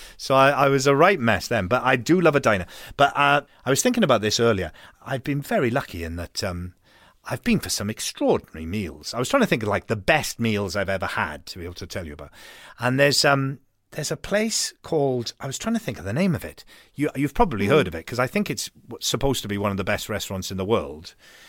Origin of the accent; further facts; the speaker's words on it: Wales, United Kingdom; It's like when I was growing up in Wales.